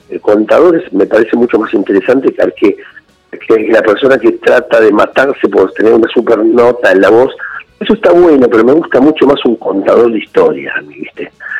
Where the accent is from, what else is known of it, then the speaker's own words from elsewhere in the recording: Argentina; Nosotros somos, sí, somos argentinos y absorbemos todo lo que viene de afuera